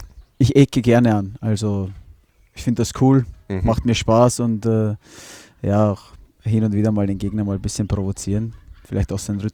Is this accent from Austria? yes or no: yes; Vienna, Austria; Ja, und ich bin ja aus der Ecke.